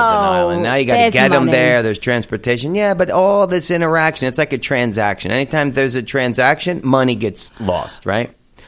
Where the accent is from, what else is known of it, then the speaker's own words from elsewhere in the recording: New Jersey, United States; This is my home state, New Jersey.